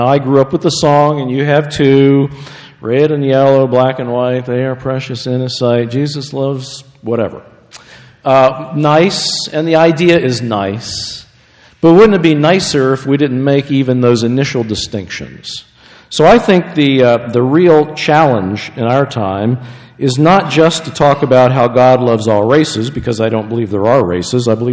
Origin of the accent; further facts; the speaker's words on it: Pennsylvania, United States; from my home state of Pennsylvania